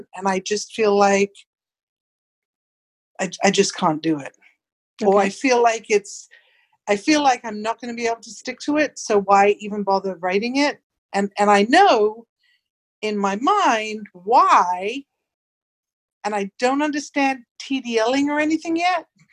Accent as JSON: {"language": "English", "region": "England", "country": "United Kingdom", "tie": "born or raised there", "lives_now": "Sarasota, United States", "said": "I was raised in England."}